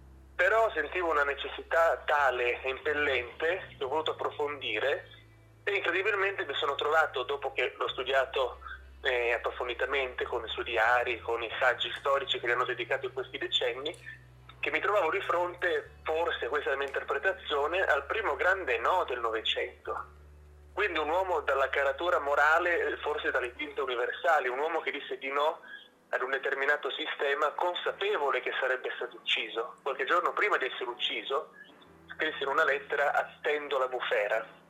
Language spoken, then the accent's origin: Italian; Tresigallo, Emilia-Romagna, Italy; io fin da bambino sapevo che ad Argenta, che sta a pochi chilometri da dove ho vissuto, Tresigallo